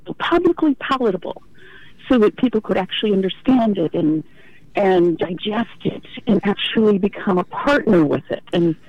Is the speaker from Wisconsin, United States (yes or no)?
no; Napa, California, United States; now in Oregon, United States; And we came here from Napa, California in 1969. And that's when Tom McCall was saying, don't Californicate Oregon, because the growth was becoming rapid. For the next 10 years at least, I was